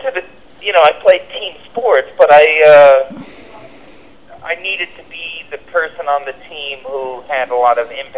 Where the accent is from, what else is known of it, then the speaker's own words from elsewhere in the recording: Buffalo, New York, United States; born there; as if because I was born in Buffalo, the film made itself.